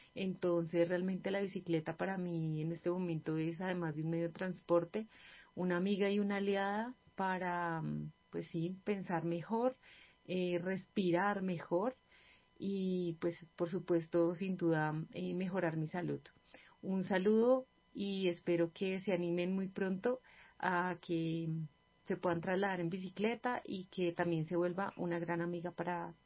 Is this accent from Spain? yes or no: no; Bogotá, Bogotá Capital District, Colombia; soy bogotana, vivo también en esta ciudad